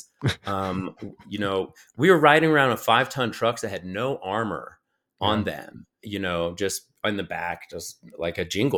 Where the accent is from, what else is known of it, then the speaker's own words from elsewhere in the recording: Colorado, United States; I am from Colorado. I'm used to hiking these mountains and stuff, but we start at 5,000 feet and go to 14,000 feet.